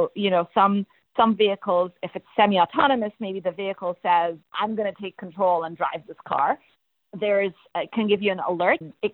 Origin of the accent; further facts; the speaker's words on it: Egypt; You know, I'm originally from the Middle East, I'm Egyptian, and people are not always forthcoming with how they feel